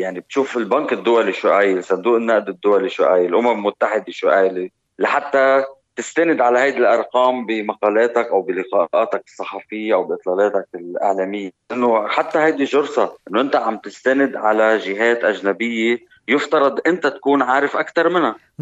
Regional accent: Lebanon; نقدر نعمل إصلاحات ونوقف على إجرينا نحن لحالنا كلبنانيين من دون مساعدة أي جهة خارجية

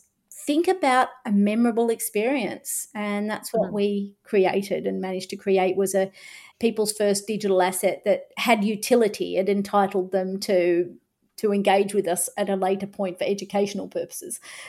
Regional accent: Sydney, New South Wales, Australia; now in Agnes Water, Australia; we live in Agnes Water. So being able to come back to Sydney, Darling Harbour, where I'm from, I grew up in Inner City Sydney.

